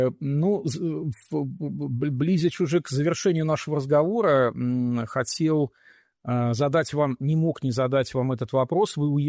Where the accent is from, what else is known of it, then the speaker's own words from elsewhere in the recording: Ural, Russia; Вот, и поэтому вот я уралец